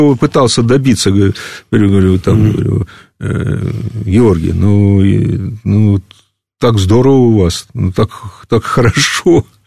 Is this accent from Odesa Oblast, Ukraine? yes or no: no; Kharkiv, Kharkiv Oblast, Ukraine; now in Bulgaria; Я приехал в Болгарию в 1971 году, у меня был шок. Я приехал не из Костромской области и не из Ивановской. Я приехал из Харькова. Из довольно богатой области.